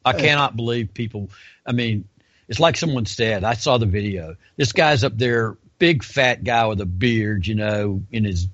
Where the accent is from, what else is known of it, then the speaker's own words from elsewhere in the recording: North Carolina, United States; also born or lived in Atlanta; now in Memphis, United States; Yeah, I lived in Charlotte when I was a kid. Probably that's been 40, 50 years ago. I grew up in North Carolina, a lot of North Carolina.